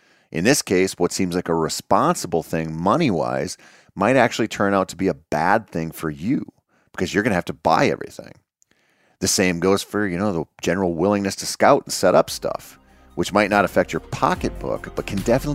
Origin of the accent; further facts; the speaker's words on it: Minnesota, United States; In my home state of Minnesota, I have a few different options for combo licenses